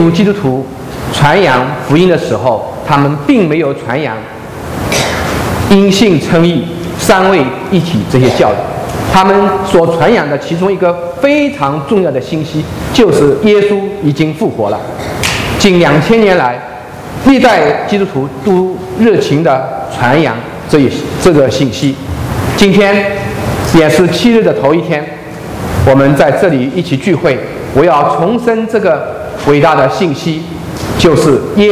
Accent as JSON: {"language": "Chinese", "region": "Zhejiang", "country": "China", "tie": "born or raised there", "said": "我老家在浙江东部的农村，那边有方言说星期天是什么？有没有浙江东部来的人？可能只有我一个人。"}